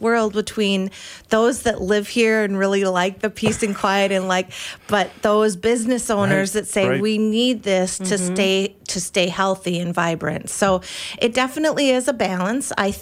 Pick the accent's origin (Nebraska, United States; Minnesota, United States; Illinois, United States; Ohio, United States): Minnesota, United States; Bemidji; And I'm from Bemidji, so you know, I still have lots of family that lives there and I love visiting there.